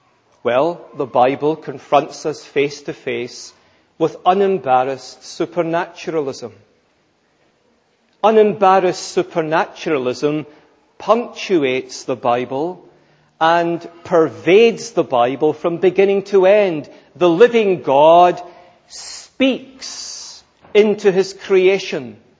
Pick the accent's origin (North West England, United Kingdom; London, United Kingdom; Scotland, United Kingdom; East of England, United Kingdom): Scotland, United Kingdom; Being a Scotsman, I don't buy it.